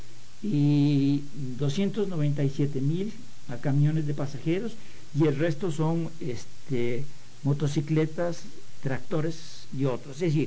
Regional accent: Costa Rica; En el caso de mi tierra natal, de Costa Rica, es absolutamente patético.

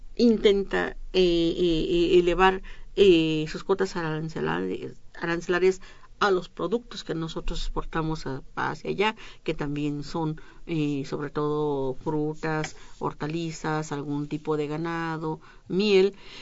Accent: Mexico; Y ese es el alimento principal de todos nosotros como mexicanos.

